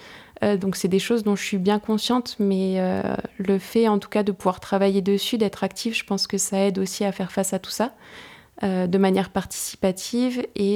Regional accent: France; J'ai eu la chance de grandir entourée de forêts dans le Briançonnais et pays des Écrins où j'ai grandi. Il y a vraiment des forêts partout sur les versants de montagne et à proximité de là où j'ai grandi.

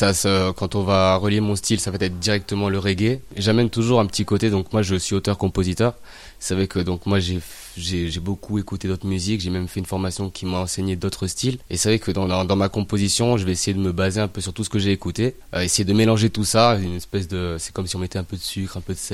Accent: Provence-Alpes-Côte d'Azur, France; Il est vrai du coup que j'arrive de la région des Hautes-Alpes. Alors moi d'origine je suis malgache, mais j'ai grandi dans la région des Hautes-Alpes, plus précisément, alors pas à Gap, mais dans le Champsaur.

